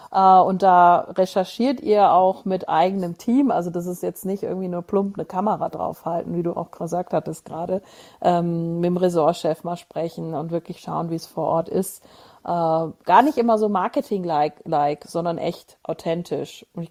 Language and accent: German; Moers, North Rhine-Westphalia, Germany; und ich bin ja in Moers groß geworden und zur Schule gegangen